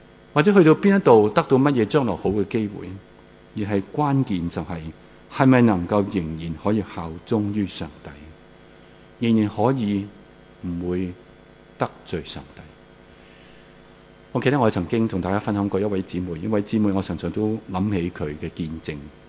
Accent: Hong Kong; 我们香港人

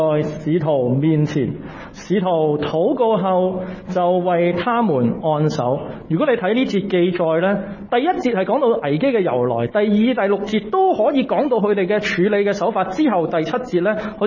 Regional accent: Hong Kong; 我哋香港人叫係嘛？

